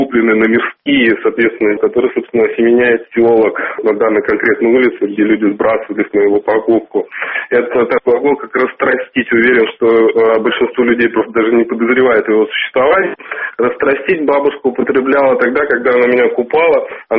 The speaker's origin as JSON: {"language": "Russian", "region": "Absheron", "country": "Azerbaijan", "tie": "born or raised there", "said": "Я родом с Абширона, да, это такой есть полуостров Каспийского моря."}